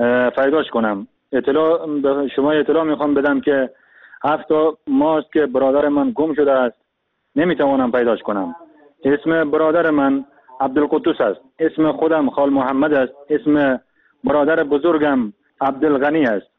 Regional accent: Afghanistan; now in Turkey; من از افغانستان اومدم به ترکیه.

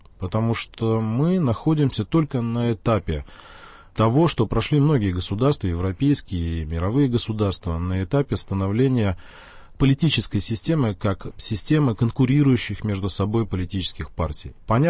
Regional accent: Tomsk, Tomsk Oblast, Russia; now in Moscow, Russia; И если меня сегодня слышат мои земляки Томичи, то я из Москвы передаю как бы большой привет

